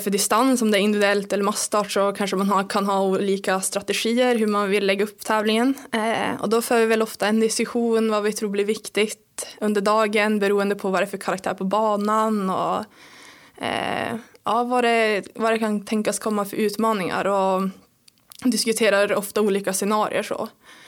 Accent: Kalix, Norrbotten County, Sweden; Så det är jättestort för mig att få tävla hemma i Norrbotten.

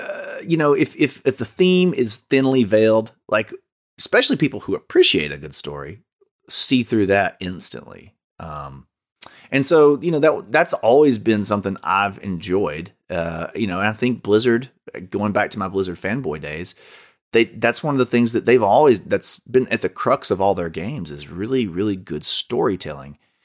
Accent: Alabama, United States; You know, growing up in Alabama, you know, toxic masculinity was a thing for sure.

